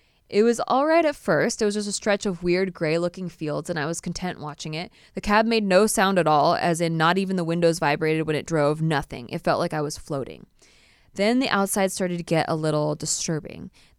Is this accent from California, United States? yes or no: yes; California, United States; I'm from California.